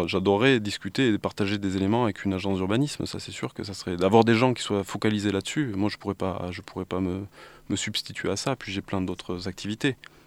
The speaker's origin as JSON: {"language": "French", "town": "Toulouse", "region": "Occitanie", "country": "France", "also_born_or_lived": "Paris", "lives_now": "Montpellier, France", "said": "Je suis toulousain d'origine. Je suis passé par Paris pendant 10 ans, et puis je cherchais à rejoindre la mer. Donc je suis passé par Montpellier, je me suis arrêté."}